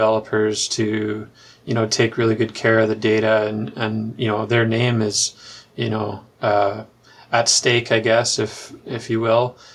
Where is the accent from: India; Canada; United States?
Canada; Pinawa, Manitoba; Like, I grew up on the Winnipeg River. I grew up in a town called Pinawa